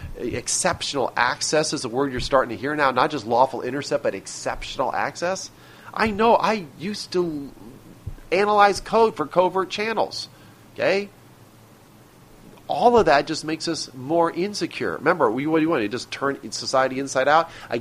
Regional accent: United States; I'm an American who took an oath to defend the Constitution.

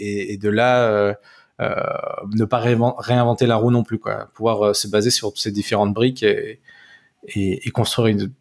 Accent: Barcelona, Catalonia, Spain; notre originalité, c'est de dire qu'on est de Barcelone

